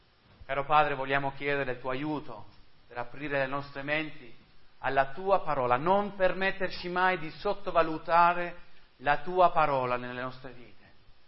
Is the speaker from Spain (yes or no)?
yes; Madrid, Community of Madrid, Spain; Io sono cresciuto, come sapete, in Spagna, a Madrid, e sono andato a una scuola internazionale dove si faceva tutto in inglese